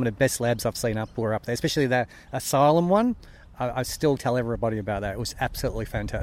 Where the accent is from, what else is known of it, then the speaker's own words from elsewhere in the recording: Melbourne, Victoria, Australia; No, I'm Victorian. I'm from Melbourne.